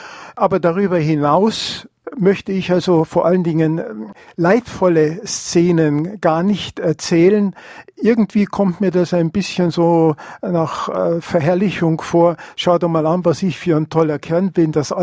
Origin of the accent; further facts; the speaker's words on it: Bavaria, Germany; Ja, also wenn es darum geht, dass Bayern und Preußen gegeneinander stehen, dann bin ich ein Bayer, ganz klar.